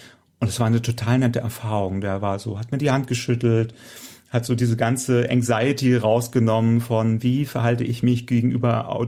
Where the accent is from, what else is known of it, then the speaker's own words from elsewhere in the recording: Hildesheim, Lower Saxony, Germany; Na, ich komme aus Hildesheim